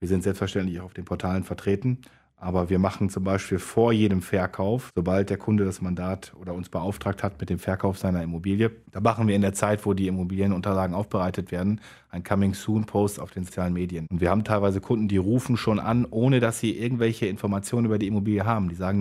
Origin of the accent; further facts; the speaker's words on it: Leer, Lower Saxony, Germany; now in Kleve, Germany; ich bin gebürtiger Leraner, komme aus Ostfriesland und habe, ja, die Liebe zum Niederrhein entdeckt.